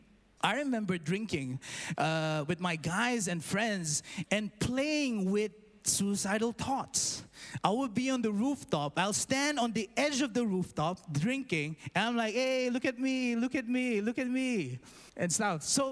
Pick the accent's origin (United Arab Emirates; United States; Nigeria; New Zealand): United Arab Emirates; Dubai; I grew up in Dubai.